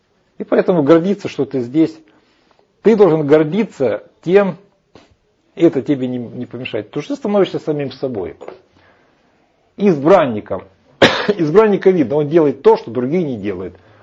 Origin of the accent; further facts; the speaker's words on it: Ukraine; Вот я украинец, я патриот.